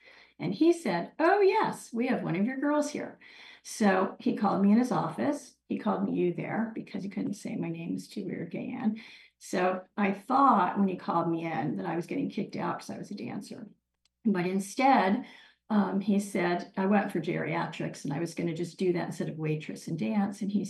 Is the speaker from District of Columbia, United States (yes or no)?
yes; Washington, District of Columbia, United States; So I was a dancer and I grew up in Washington, D.C.